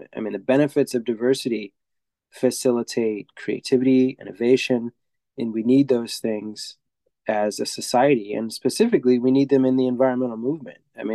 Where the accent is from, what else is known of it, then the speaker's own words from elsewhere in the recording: United States; obviously I exercise it myself as an American